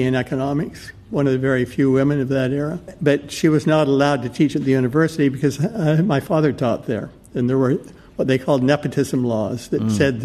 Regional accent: Logan, Utah, United States; It was an idyllic childhood. This was a Mormon town, but I grew up in a family with one foot in the Mormon church and one foot out, and so it was a very interesting growing up.

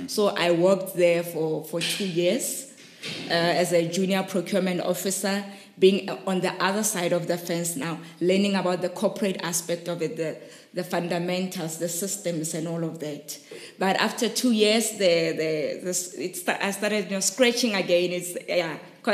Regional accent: Rustenburg, North West, South Africa; because I'm from Rustenburg, so I built up on that experience.

